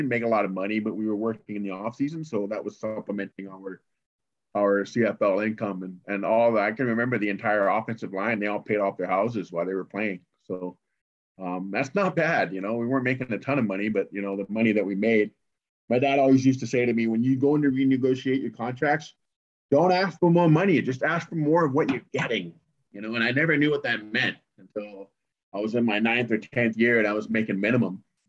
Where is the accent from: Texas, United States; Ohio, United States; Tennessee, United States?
Tennessee, United States; moved away; also born or lived in Colorado; But long story short, my mom and my my sisters and I, we moved from Tennessee out to Colorado. And then while I was in Colorado in high school, my mom started dating Pete again.